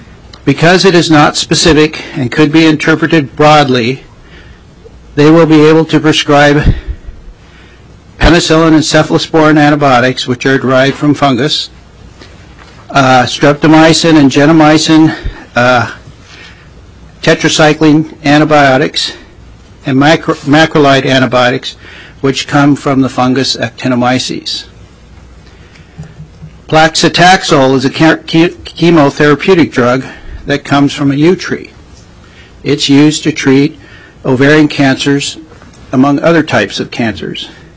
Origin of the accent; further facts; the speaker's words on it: Wrangell, Alaska, United States; now in Juneau, United States; I was born and raised in Wrangell, Alaska. I have practiced family medicine in Juneau since 1984